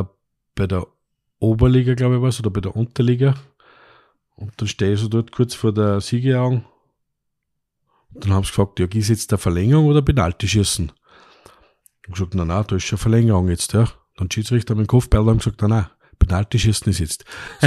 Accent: Upper Austria, Austria; als Oberösterreicher gefreut ist natürlich, dass halt die oberösterreichischen Mannschaften das alles gewonnen haben

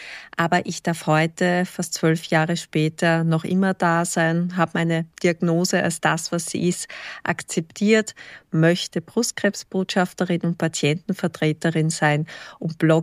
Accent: Wiener Neustadt, Lower Austria, Austria; Ich komme aus Wiener Neustadt in Österreich.

